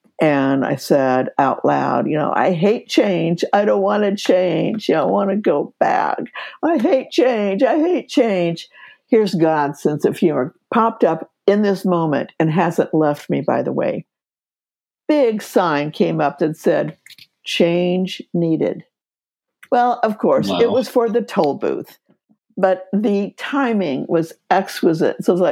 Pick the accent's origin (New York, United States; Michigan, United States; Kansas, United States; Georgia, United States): Kansas, United States; now in Seattle, United States; But I wound up in Seattle, Washington, which then as now is called the Emerald City. So I came from Kansas